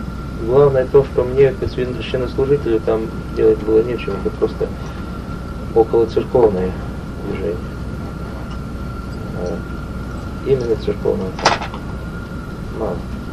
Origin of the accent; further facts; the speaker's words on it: Ishim, Tyumen Oblast, Russia; я служил в родном городе, в той церкви, где я крестился.